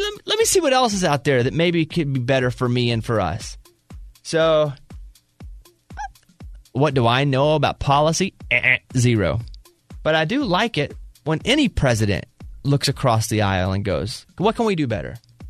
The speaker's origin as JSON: {"language": "English", "region": "Arkansas", "country": "United States", "tie": "born or raised there", "said": "me growing up in Arkansas, and we wouldn't have a hurricane, but there's something coming, a tornado, but they're quicker."}